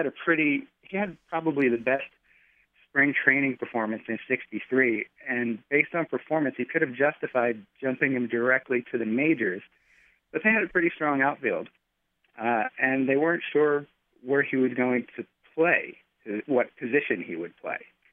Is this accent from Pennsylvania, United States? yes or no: yes; Philadelphia, Pennsylvania, United States; Well, you know, I'm 46, and I grew up in Philadelphia, old enough to remember fans booing Mike Schmidt.